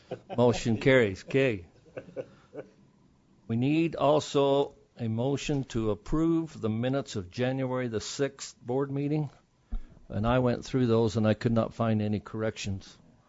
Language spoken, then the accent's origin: English; Glenwood, Utah, United States; I'm from Glenwood, Sevier County.